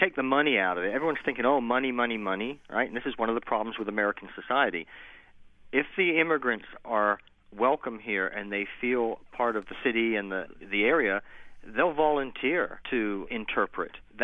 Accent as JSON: {"language": "English", "region": "England", "country": "United Kingdom", "tie": "born or raised there", "moved": "as an adult", "lives_now": "United States", "said": "I myself grew up in England. I was born in the States, but when I came over here at the age of 21, I came over with a suitcase, a backpack, and $600."}